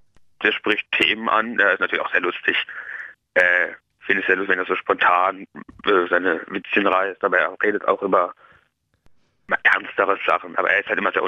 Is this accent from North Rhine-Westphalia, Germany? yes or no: no; Baden-Württemberg, Germany; ich komme aus Baden-Württemberg